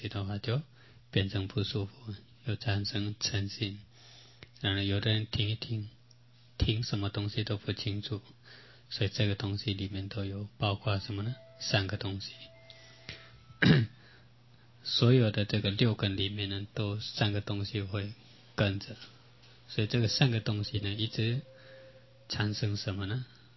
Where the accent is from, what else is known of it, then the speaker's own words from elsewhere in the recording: Taiwan; 我们台湾人那么喜欢吃